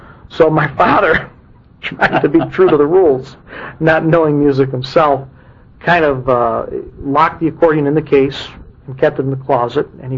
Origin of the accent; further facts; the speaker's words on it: Detroit, Michigan, United States; born there; So I was born in Detroit